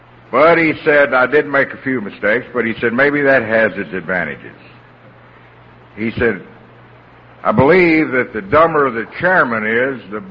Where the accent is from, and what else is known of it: Louisville, Kentucky, United States